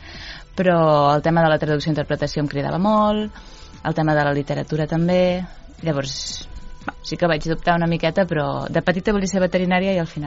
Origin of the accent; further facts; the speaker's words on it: Banyoles, Catalonia, Spain; A Banyoles tota la vida. He estat a Banyoles tota la vida, no perquè vaig anar a Barcelona a estudiar, però vaig néixer aquí, vaig passar la infància i adolescència.